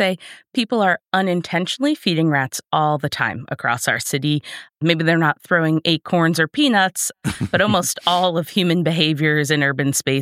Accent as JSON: {"language": "English", "region": "New York", "country": "United States", "tie": "born or raised there", "said": "It is true. I grew up in a house that was abutting railroad tracks."}